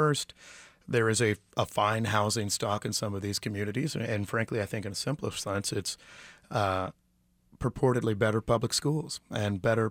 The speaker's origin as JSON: {"language": "English", "town": "Kansas City", "region": "Missouri", "country": "United States", "tie": "born or raised there", "said": "I moved around quite a bit from motels on the east side to some time in South Kansas City, apartment 82nd and Troost."}